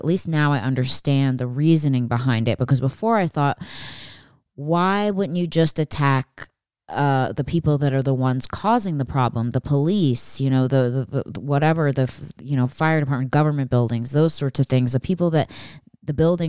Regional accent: Pennsylvania, United States; I growing up outside of Philadelphia, I saw a lot of black on black gang violence

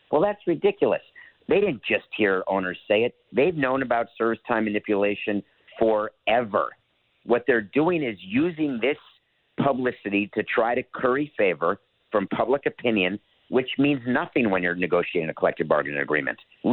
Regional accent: New York City, New York, United States; I grew up in New York City.

